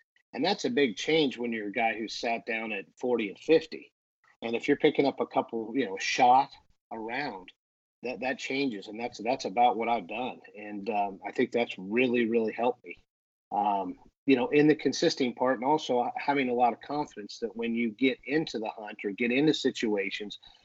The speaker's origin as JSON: {"language": "English", "region": "Colorado", "country": "United States", "tie": "born or raised there", "said": "Growing up in Colorado like I did, I don't think my short game ever got prepared for Bermuda grass"}